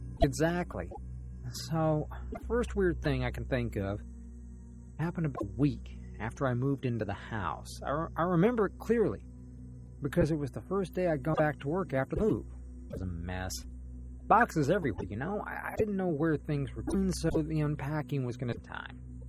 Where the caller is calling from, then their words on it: Kentucky, United States; I'm calling from Southern Kentucky.